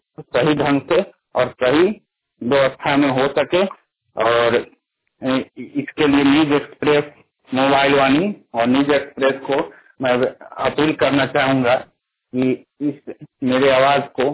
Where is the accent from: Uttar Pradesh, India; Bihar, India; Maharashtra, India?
Bihar, India; Ratanwa; सांख्यिकी स्वयं सेवक के प्रदेश महामंत्री … ग्राम रतनवा, पोस्ट कोदरिया, थाना और प्रखंड फेनहारा, जिला पूर्वी चंपारण, बिहार के निवासी हूँ।